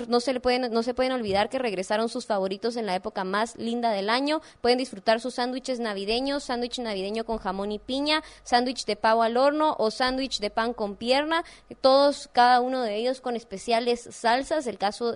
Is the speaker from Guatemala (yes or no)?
yes; Guatemala; mi niñez en Guate, en el techo de mi casa